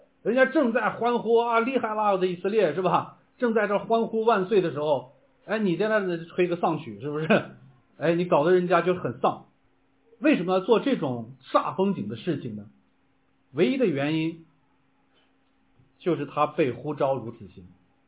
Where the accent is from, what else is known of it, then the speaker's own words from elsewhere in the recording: Linfen, Shanxi, China; also born or lived in Xingtai; 我在山西那个临汾长大，我们那个临汾从我小时候记事的时候，他的绰号就叫做花果城，跟花果山也差不多